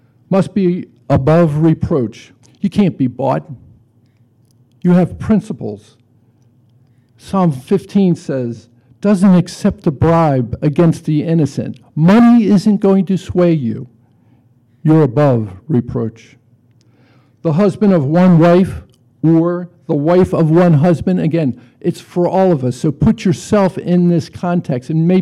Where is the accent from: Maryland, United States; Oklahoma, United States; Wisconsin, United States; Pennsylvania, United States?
Maryland, United States; Baltimore; And I think of myself as a kid growing up in Baltimore.